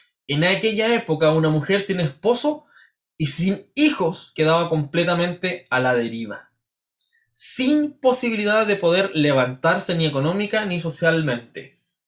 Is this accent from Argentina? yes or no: no; Chile; este tiempo ha sido complejo para nosotros como chilenos